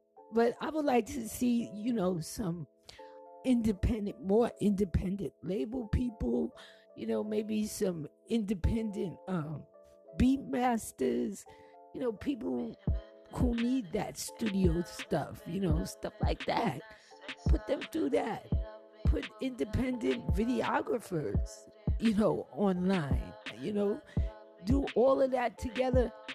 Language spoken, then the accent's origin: English; New York, United States; now in New Jersey, United States; Okay, I live right across the Hudson. I can see you. I'm from New York too. But please stop putting down the place where I live now.